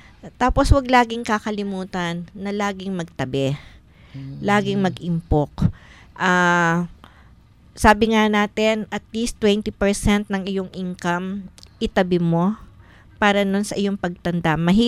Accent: Central Luzon, Philippines; Dun sa amin sa Nueva Ecija

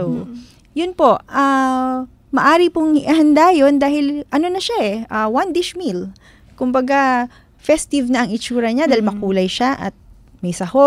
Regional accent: Central Luzon, Philippines; Pero ako po ay taga Bulacan. Nakakakita po ako doon ng mga naghahanda ng mga suman.

